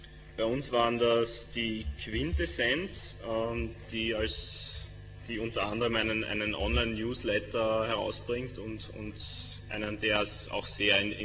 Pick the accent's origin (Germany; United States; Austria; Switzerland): Austria; die Preisträger bei uns in Österreich